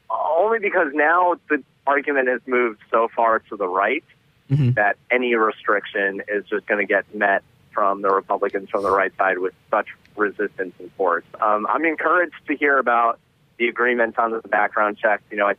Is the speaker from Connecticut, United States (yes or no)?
yes; Connecticut, United States; But I will give a shout out to my home state, Connecticut. I was pretty proud of them for what they did last week.